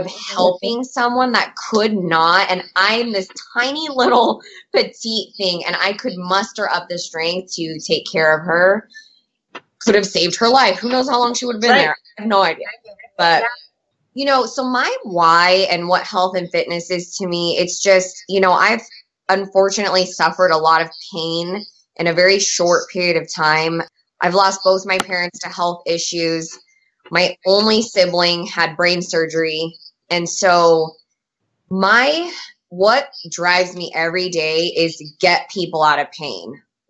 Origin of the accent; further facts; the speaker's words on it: Lompoc, California, United States; One time I was visiting my hometown, it's called Lompoc, California, super small, tiny town.